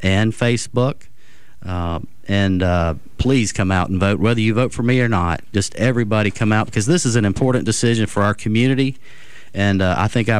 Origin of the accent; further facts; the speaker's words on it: Mobile, Alabama, United States; I've been practicing law here in Mobile for 24 years. I'm from Mobile. I've grown up here, and I want it to be a safe place.